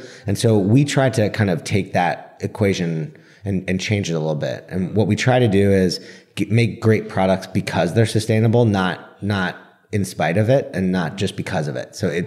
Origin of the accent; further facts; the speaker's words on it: California, United States; And for me, kind of growing up in Northern California, it was all about, you know, doing smart things for the environment.